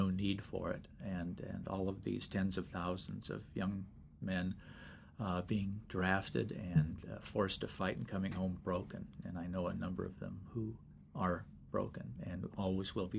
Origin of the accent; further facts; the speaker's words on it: California, United States; also born or lived in Seal Beach; Well, in the Bay Area, yeah. For the first 9 years or so of my life.